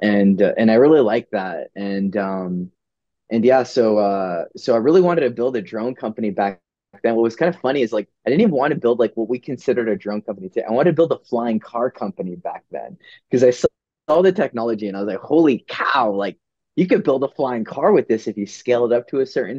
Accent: Austin, Texas, United States; So I grew up here in Austin. Both my parents were graduate students at the University of Texas.

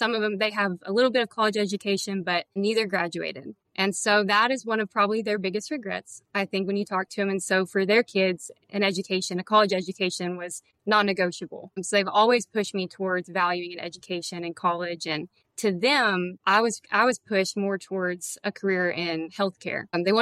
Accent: Laredo, Arkansas, United States; I'm from Jonesboro, Arkansas area. More specifically, I'm from a small community known as Laredo, Arkansas. And so I grew up there.

